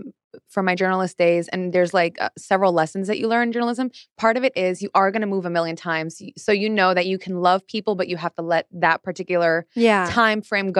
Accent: Miami, Florida, United States; I'm from Miami and I'm Cuban and we like to party and like to dance and, you know, go to cultural events.

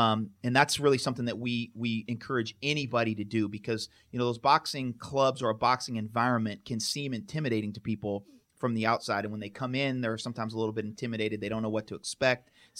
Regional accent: Idaho, United States; also born or lived in Atlanta; I'm born and raised in Idaho. And so I had lived in Atlanta for 9 years. I moved back to Idaho in 2011.

